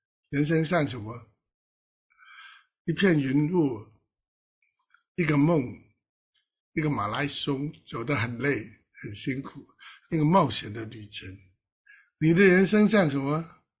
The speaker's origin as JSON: {"language": "Cantonese", "country": "Hong Kong", "said": "我们香港人常说无忧无虑，见一天过一天"}